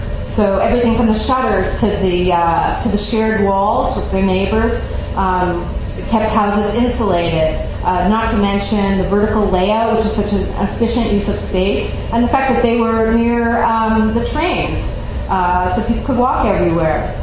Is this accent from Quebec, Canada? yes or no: yes; Montreal, Quebec, Canada; moved away as an adult; I grew up in Montreal, and like a lot of young professionals trying to get into publishing, I moved to New York.